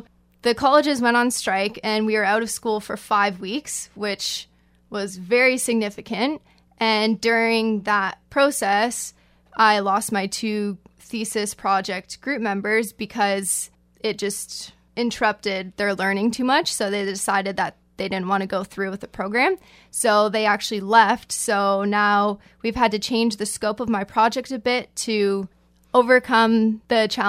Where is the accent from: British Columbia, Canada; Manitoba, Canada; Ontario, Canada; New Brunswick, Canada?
Ontario, Canada; Burlington; So I grew up in Burlington, born and raised, and I decided to go to McMaster because I wanted to commute and it was nice and close.